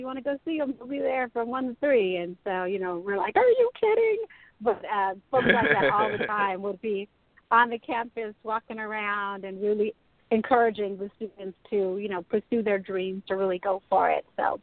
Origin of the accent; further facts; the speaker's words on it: Milwaukee, Wisconsin, United States; I grew up in Milwaukee, and two family members and several friends decided to go to college together.